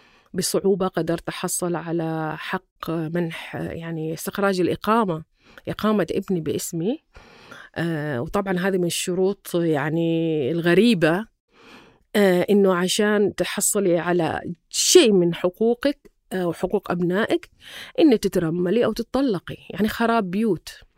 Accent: Oman; لكن أنا عمانية.

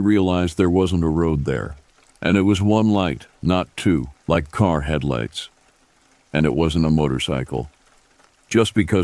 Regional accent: New South Wales, Australia; About 19 years ago, near my hometown and country, New South Wales, I used to get driven to catch a bus from a town called Parks, about 1 hour from my hometown

